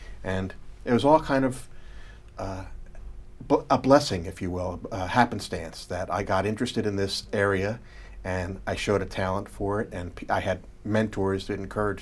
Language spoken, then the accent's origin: English; Trenton, New Jersey, United States; I actually started writing small stories for the newspapers in my hometown about our sports teams in my high school, and driving them over to the two papers in my hometown in Trenton, New Jersey.